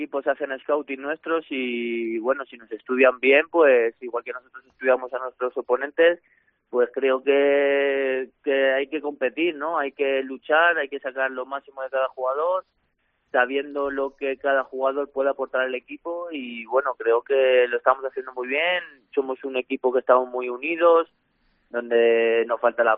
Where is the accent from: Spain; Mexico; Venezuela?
Spain; Alcalá de Henares, Community of Madrid; Yo soy de Alcalá de Henares, de Madrid, sí.